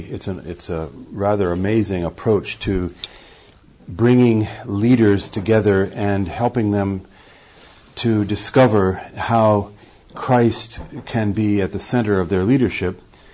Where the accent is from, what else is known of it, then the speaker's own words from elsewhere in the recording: France; I grew up in France, so I have French